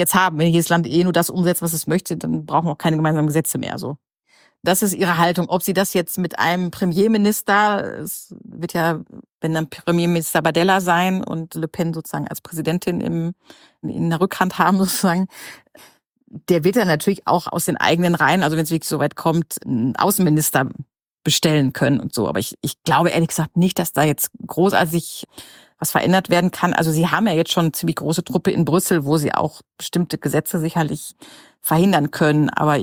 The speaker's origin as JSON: {"language": "German", "country": "Germany", "said": "Das kennen wir als Deutsche ja zum Glück, zumindest die Nachdeutschen sozusagen, zum Glück nicht."}